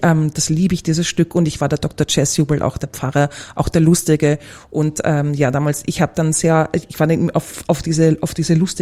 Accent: Vienna, Austria; Ich bin eine typische Wienerin

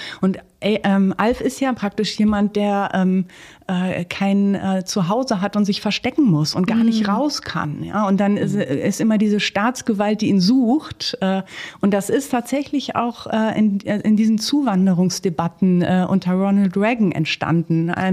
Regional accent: North Rhine-Westphalia, Germany; ich bin aufgewachsen hier im Bergischen Land

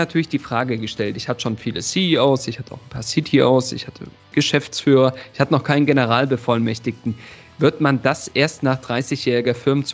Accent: East Germany, Germany; als Ostdeutscher ist mir das Thema Kirche natürlich immer vielleicht eher nur so beiläufig vertraut.

